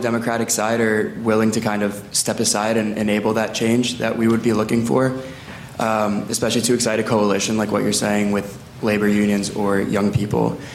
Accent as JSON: {"language": "English", "region": "New Jersey", "country": "United States", "said": "I'm from New Jersey."}